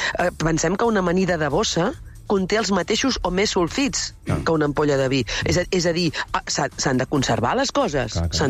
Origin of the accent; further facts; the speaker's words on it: Catalonia, Spain; com a catalans, nosaltres tenim alguns deures i obligacions.